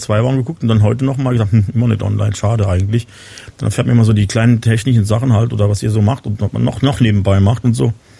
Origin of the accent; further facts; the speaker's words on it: Enkirch, Rhineland-Palatinate, Germany; Da komme ich hier aus der Ecke. Ich habe da gewohnt.